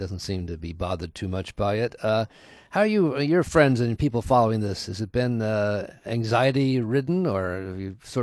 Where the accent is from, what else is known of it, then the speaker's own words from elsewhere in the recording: Chicago, Illinois, United States; Well, I grew up in the Chicago area, and we certainly knew about the Richard J. Daley machine in Chicago, Cook County